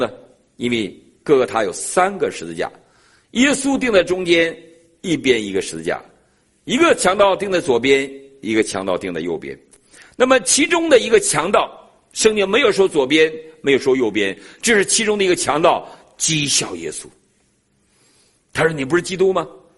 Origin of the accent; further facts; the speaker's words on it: Northeast China, China; 我们东北人。